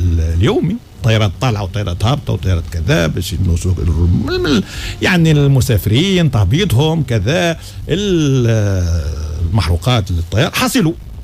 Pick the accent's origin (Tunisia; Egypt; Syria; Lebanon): Tunisia; احنا عندنا في تونس